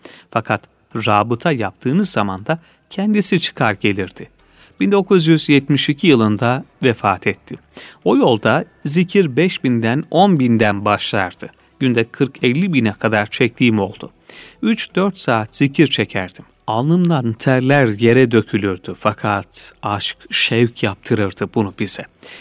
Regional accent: Beki, Uşak, Turkey; 1930 yılında Uşak'ın Karahallı ilçesinin Beki köyünde dünyaya gelmişim.

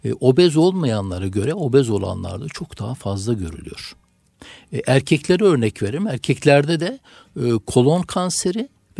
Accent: Kütahya, Turkey; 1962 Kütahya doğumluyum. İlkokul, ortaokul ve liseyi Kütahya'da tamamladıktan sonra

